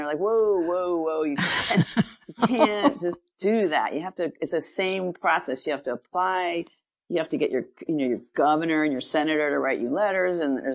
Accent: East Coast, United States; also born or lived in San Diego / Japan; Many people had always thought I was a West Coast gal because of just the way I am. But I'm not. I'm actually from the East Coast completely. And my family's still there, et cetera.

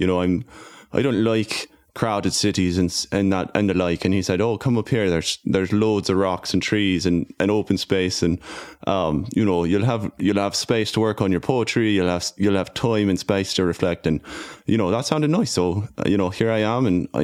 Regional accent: Galway, Connacht, Ireland; moved away; I come from Galway, Ireland. Came up to Ely about a year ago to live with my cousin Carmick.

